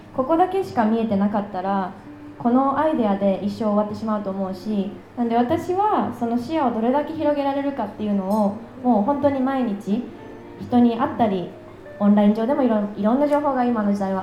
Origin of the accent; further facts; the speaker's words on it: Canada; カナダで育ったっていう背景だったり